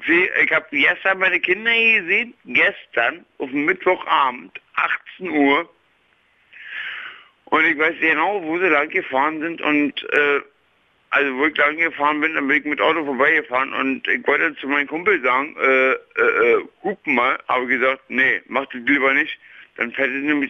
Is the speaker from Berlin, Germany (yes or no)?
yes; Berlin, Germany; Weil ich bin nämlich aus Treptow hier, unten. Also Altershof, ne? Treptow-Köpenick.